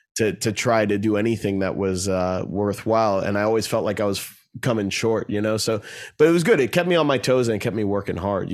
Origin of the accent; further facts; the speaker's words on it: Bethesda, Maryland, United States; And growing up in Bethesda, Maryland